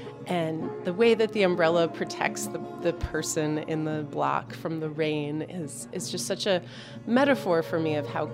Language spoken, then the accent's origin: English; Naperville, Illinois, United States; I grew up in Naperville, Illinois, the western suburbs of Chicago.